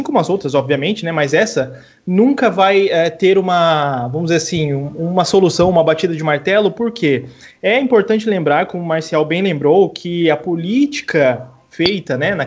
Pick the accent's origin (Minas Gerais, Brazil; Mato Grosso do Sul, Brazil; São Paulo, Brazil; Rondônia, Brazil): São Paulo, Brazil; Campos do Jordão; born there; Campos do Jordão, que é a cidade onde nasci